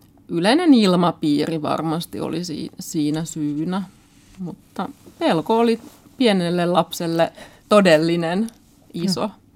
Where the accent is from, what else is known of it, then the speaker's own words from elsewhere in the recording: Southern Finland, Finland; also born or lived in Ostrobothnia; Olen syntynyt Pohjanmaalla. Ja vaikka muutimme sieltä Etelä-Suomen maaseudulle, kun olin pieni, niin vietimme paljon aikaa Pohjanmaalla maaseudulla yhä.